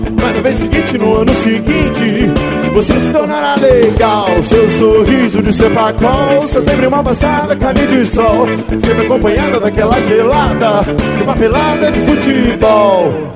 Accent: Brasília, Federal District, Brazil; nós somos a banda … Somos de Brasília, Distrito Federal.

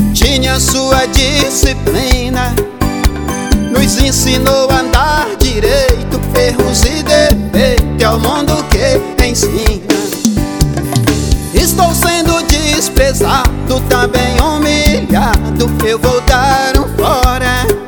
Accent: Itajubá, Minas Gerais, Brazil; Alô, Itajubá, minha terra natal. Vou mandar um abraço para todos os meus conterrâneos na minha querida Itajubá.

